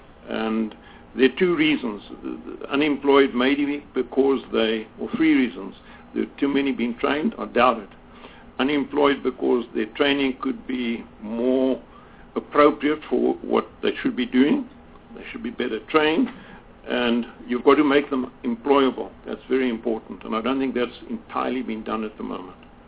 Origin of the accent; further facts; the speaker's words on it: Western Cape, South Africa; I'm from the Cape, and I know it's one of our biggest problems in Khayelitsha